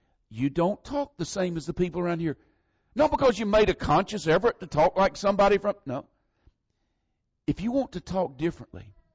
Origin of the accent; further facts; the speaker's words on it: Florida, United States; born there; accent: Southern; Do you know how I got my southern accent? I was born in the South. I used to tell people I was born in the part of Florida that was in the South.